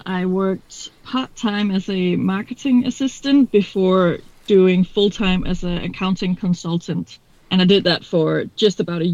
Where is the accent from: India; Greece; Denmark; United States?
Denmark; Capital Region of Denmark; I grew up outside of Copenhagen, so kind of in a small town, but I have lived and gone to high school and university in Copenhagen, so I've lived both outside and inside a big city